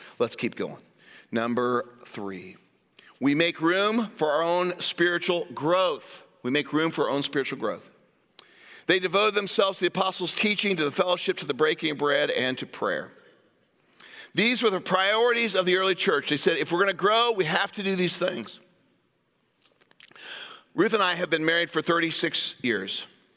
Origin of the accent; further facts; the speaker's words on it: Des Moines, Iowa, United States; Well, I'm a pastor from Des Moines, Iowa, you know, whatever.